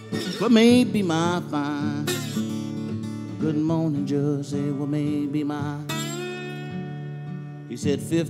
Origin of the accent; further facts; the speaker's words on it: Memphis, Tennessee, United States; was a great blues man out of my hometown of Memphis, Tennessee.